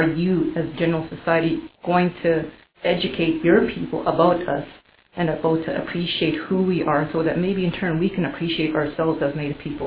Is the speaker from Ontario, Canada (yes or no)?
no; Alberta, Canada; I'm a student at the University of Lethbridge. I'm a Cree from Northern Alberta.